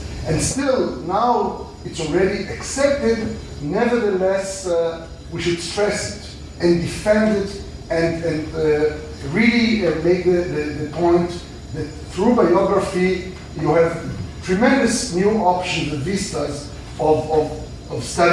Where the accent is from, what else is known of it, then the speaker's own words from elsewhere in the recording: Israel; I grew up in Israel. I went to the Hebrew University. This was my formative years.